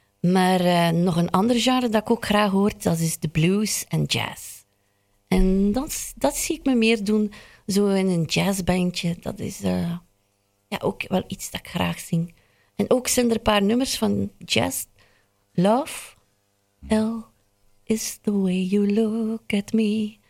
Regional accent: Veurne, West Flanders, Belgium; born there; want ik ben ook geboren in Veurne.

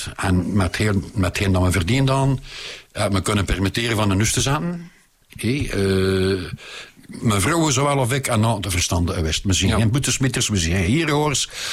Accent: Bruges, Flemish Region, Belgium; born there; een plote op te pakken van mijn Brugge. Mijn geboortestad

